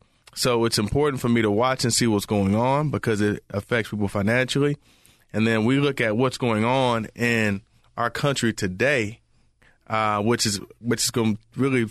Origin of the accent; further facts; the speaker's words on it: Michigan, United States; I know. I'm from Michigan, so